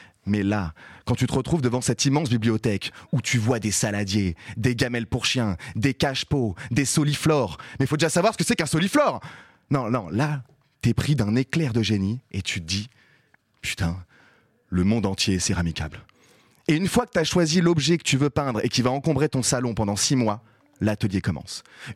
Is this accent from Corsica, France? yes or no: no; Grenoble, Auvergne-Rhône-Alpes, France; now in Paris, France; je viens de Grenoble, mais je vis à Paris depuis 5 ans.